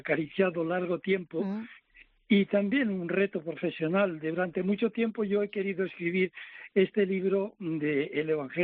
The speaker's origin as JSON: {"language": "Spanish", "town": "Burgos", "region": "Castile and León", "country": "Spain", "tie": "born or raised there", "said": "Bueno, pues en mi pueblo, en Burgos, siempre se dice influyente."}